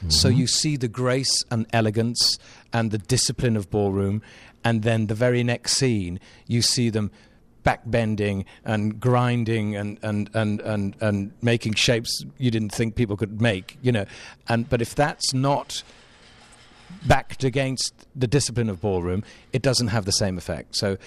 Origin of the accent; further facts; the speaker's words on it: Wales, United Kingdom; I'm Welsh, so, you know, we've always liked to sing song from South Wales.